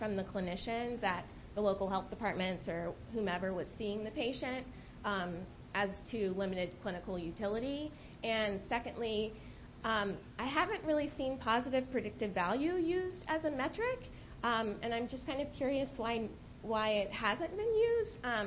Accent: Virginia, United States; from Virginia, and this is probably for either Rocky or Steve.

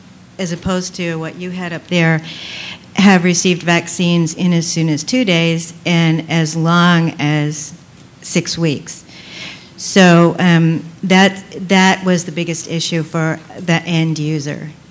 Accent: Washington, United States; Jason, for you, I am from Washington State, and I'm an end user of the VIMBIP system.

